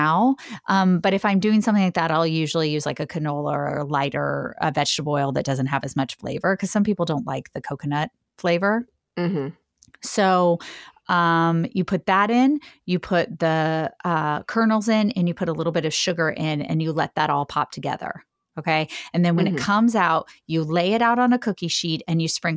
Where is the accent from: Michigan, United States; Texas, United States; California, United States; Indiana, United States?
Indiana, United States; I grew up in Indiana and the closest theme park we had was Kings Island, which was in Cincinnati, Ohio